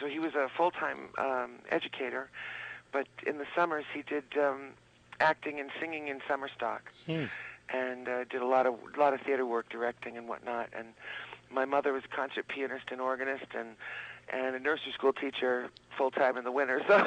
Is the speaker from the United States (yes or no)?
yes; Newton, Massachusetts, United States; Actually, I was born in Needham at Glover Hospital, and grew up in Newton. So I'm a dyed-in-the-wool New Englander.